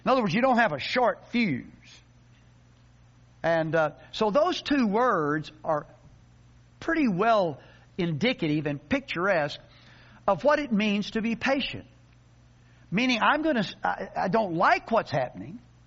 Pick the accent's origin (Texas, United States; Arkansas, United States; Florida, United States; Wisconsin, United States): Arkansas, United States; So, no, I don't advertise it on my truck that I'm from Arkansas.